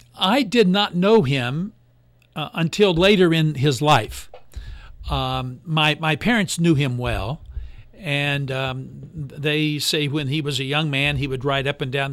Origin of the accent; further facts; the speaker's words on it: Ohio, United States; I grew up on a dirt road called Duck Run down in Scioto County, and I went to a one-room school.